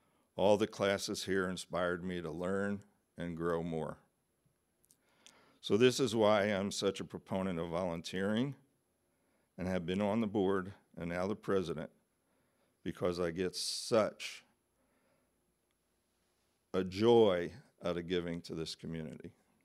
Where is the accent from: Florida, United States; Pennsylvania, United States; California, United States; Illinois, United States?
Pennsylvania, United States; Philadelphia; So my background is I was born and raised Jewish back in Philadelphia. I was bar mitzvahed. I went all the way through Hebrew high school.